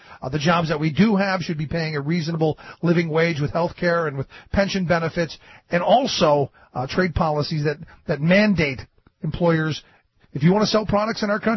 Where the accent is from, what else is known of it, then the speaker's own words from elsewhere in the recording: Cleveland, Ohio, United States; Yeah, and I come from an area much like Pittsburgh. I grew up in Cleveland, where I look at the buildings that used to employ people, the empty factories, the falling down factories